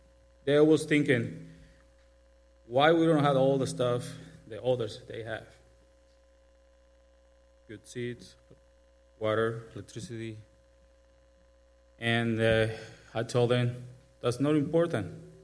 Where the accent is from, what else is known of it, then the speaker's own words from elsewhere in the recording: Tegucigalpa, Francisco Morazán, Honduras; English is a second language; for everybody. I'm coming from Honduras, Tegucigalpa, and I'm living in Tegucigalpa.